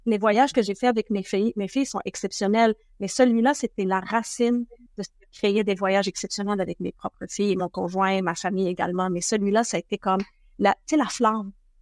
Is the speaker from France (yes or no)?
no; Lebanon; Moi, je viens du Liban.